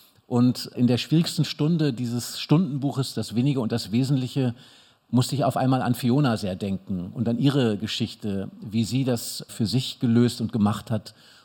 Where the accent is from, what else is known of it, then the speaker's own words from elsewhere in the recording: Germany; Es war eine Zeit, wo man, wenn man als Deutscher irgendwo ins englischsprachige Ausland kam, immer noch so ein bisschen sofort mit den Nazi-Klischees konfrontiert wurde